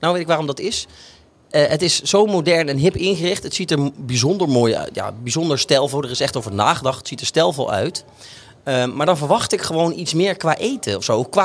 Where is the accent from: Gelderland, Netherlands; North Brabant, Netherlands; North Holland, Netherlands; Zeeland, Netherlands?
Gelderland, Netherlands; Sorry, ik kom uit Gelderland. Het komt er af en toe doorheen.